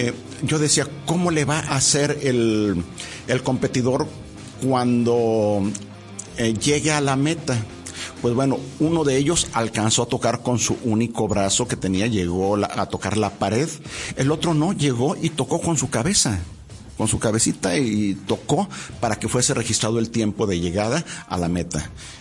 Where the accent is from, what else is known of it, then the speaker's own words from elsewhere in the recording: Mexico; me representas a mí como mexicano y como ciudadano del mundo